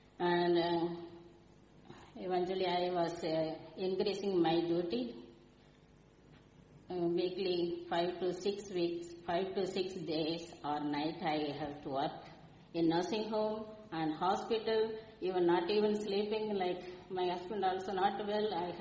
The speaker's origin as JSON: {"language": "English", "country": "India", "tie": "born or raised there", "moved": "as an adult", "lives_now": "Portadown, United Kingdom", "said": "No, I was born and brought up from India."}